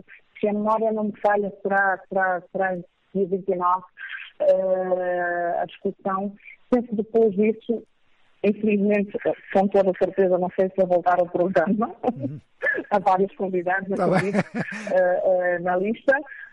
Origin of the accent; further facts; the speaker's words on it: Angola; como bons angolanos que somos